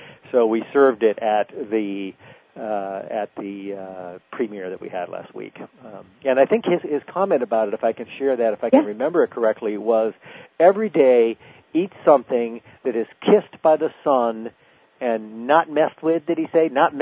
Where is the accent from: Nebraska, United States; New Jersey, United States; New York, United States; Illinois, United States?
Illinois, United States; Rockford; in my hometown of Rockford, Illinois.